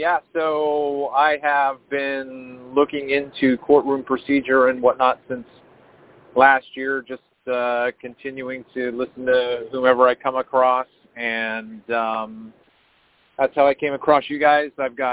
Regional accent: Maryland, United States; I am from Maryland.

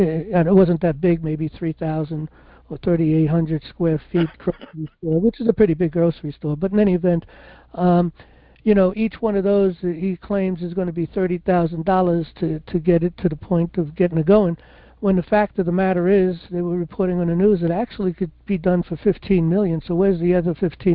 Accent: Bronx, New York, United States; But I grew up in the Bronx. If you've grown up in the Bronx or Brooklyn or Queens, it's a little different. Well, a lot different than Manhattan.

